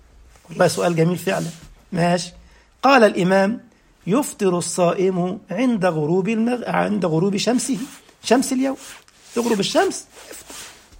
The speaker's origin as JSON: {"language": "Arabic", "country": "Egypt", "lives_now": "Germany", "said": "هنا في ألمانيا ميني باص، في الميني باص ده اللي هو 14 راكب تقريبا عندنا في مصر يعني."}